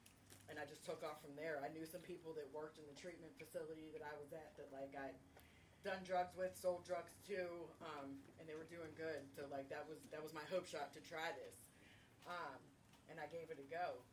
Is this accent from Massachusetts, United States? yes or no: no; Philadelphia, Pennsylvania, United States; also born or lived in Indiana, Pennsylvania; Originally from Indiana, PA, I grew up in Philadelphia.